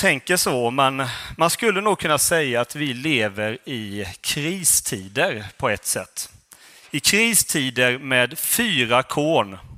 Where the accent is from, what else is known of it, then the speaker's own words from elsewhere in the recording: Tonnö, Jönköping County, Sweden; also born or lived in Värnamo / Gällsammar; now in Uppsala, Sweden; Jag är född i Värnamo och sen så är jag uppvuxen först i Gällsammar och sen i Tonnö. Är det någon som känner till de små hålorna?